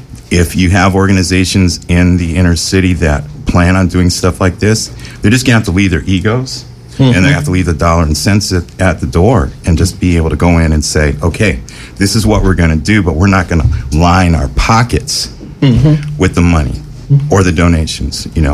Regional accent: Compton, California, United States; because I grew up in Compton

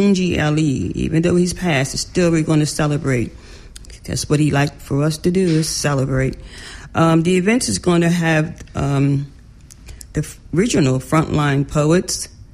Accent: East Coast, United States; I'm from the East Coast, so I bring my East Coast style inspirational poetry

